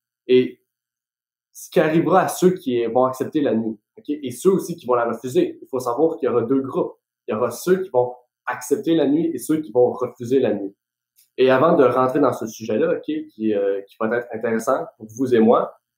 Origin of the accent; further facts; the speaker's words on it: Canada; Donc, je suis du Canada